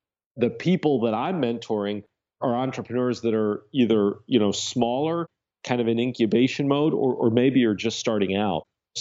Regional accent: Florida, United States; I grew up in Central Florida.

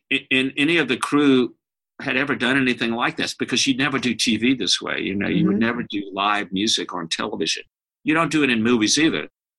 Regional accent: Natchez, Mississippi, United States; I mean, I grew up in Natchez, Mississippi. I spent every weekend I could get to New Orleans in New Orleans.

